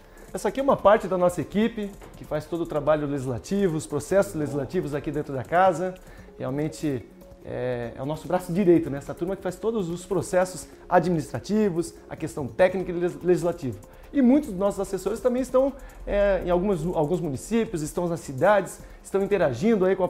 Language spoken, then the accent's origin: Portuguese; Joinville, Santa Catarina, Brazil; Moro em Joinville, eu nasci em Joinville, né? Cresci, minha vida toda foi em Joinville e sou morador lá da cidade. Fico em Florianópolis 3 vezes na semana e aí retorno para Joinville